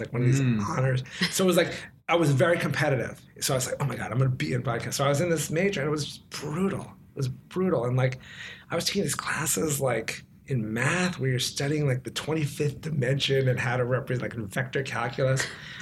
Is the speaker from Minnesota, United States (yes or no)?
no; New York, United States; If it was like sports, school, and like hip hop music, you know, growing up in New York.